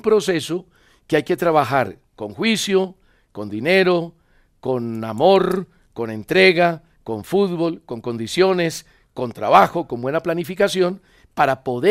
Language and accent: Spanish; Colombia; Somos colombianos, Steven.